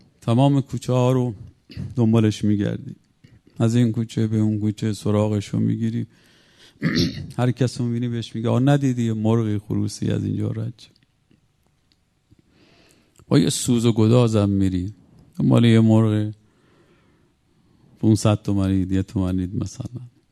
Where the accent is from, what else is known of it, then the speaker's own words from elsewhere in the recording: Mashhad, Razavi Khorasan, Iran; من مشهدیم، بچه مشهدم، با قریه مشهد درس میخوندیم